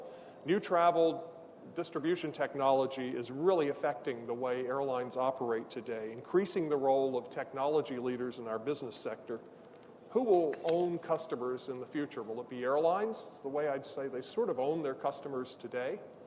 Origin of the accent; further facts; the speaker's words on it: United States; We've certainly had in my home country enough of those with horrible hurricanes in Texas and Florida.